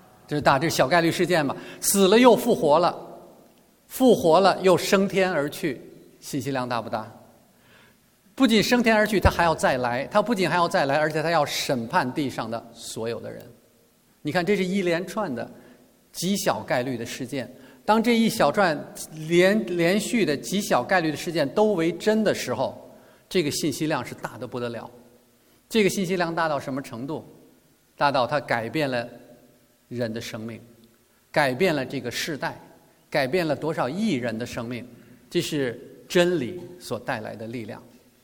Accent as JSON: {"language": "Chinese", "region": "Beijing", "country": "China", "said": "你看我是北京人哈，我们北京人小时候，我小的时候，那时候没有电子玩具，也没有什么智能手机，这些东西都没有"}